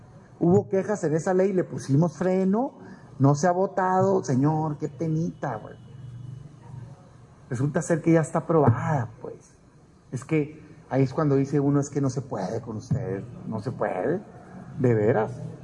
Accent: Mexico; porque somos mexicanos.

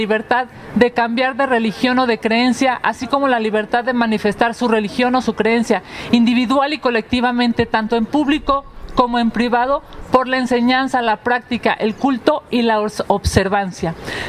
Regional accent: Mexico City, Mexico; Emilio y yo somos de aquí, de la Ciudad de México

